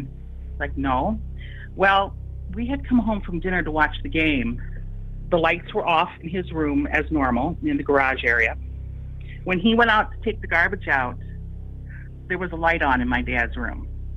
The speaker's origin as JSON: {"language": "English", "region": "Illinois", "country": "United States", "tie": "born or raised there", "said": "I grew up in Illinois"}